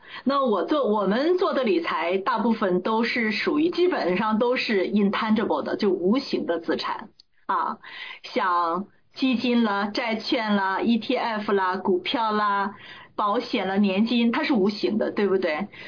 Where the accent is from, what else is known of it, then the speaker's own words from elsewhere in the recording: China; 我们都中国人嘛